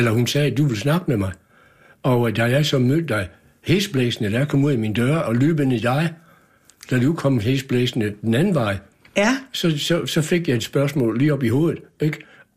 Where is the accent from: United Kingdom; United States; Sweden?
United Kingdom; Scotland; Danish is a second language; now in Denmark; for jeg kommer fra Skotland.